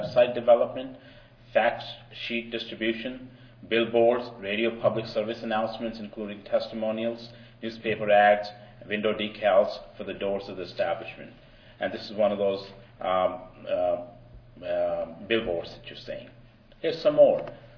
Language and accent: English; West Virginia, United States; And we are from West Virginia, a tough place to regulate tobacco.